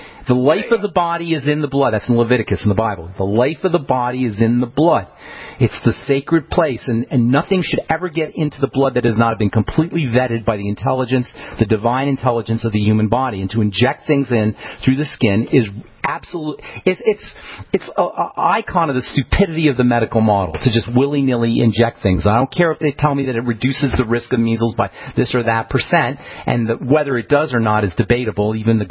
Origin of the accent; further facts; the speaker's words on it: New York City, New York, United States; I'm from Queens. Yeah, that's where I'm from, that area too.